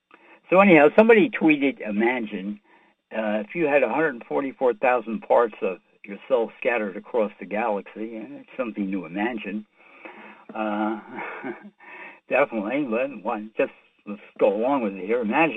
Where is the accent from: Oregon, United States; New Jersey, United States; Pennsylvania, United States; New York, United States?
New York, United States; New York City; I'm from New York City.